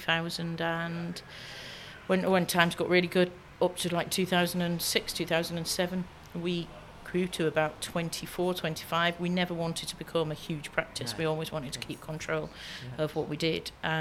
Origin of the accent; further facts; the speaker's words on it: Hull, Yorkshire and the Humber, United Kingdom; moved away as an adult; also born or lived in London; now in Liverpool, United Kingdom; So originally I'm from Hull, from the other side of the country. And then I came down and did my degree down here.